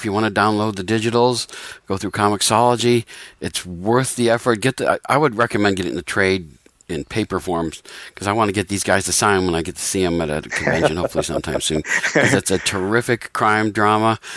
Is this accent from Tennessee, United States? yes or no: no; Scranton, Pennsylvania, United States; Now, I'm from Scranton, Pennsylvania. There is no karaoke bar in Scranton